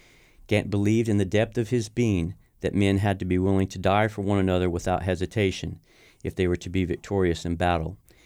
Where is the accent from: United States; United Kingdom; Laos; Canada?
United States; But at the same time, I'm an American.